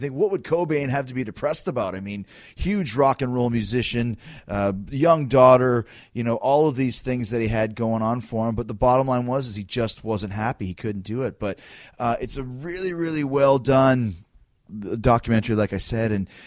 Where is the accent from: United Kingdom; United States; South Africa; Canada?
Canada; I'm from Canada, so I say ….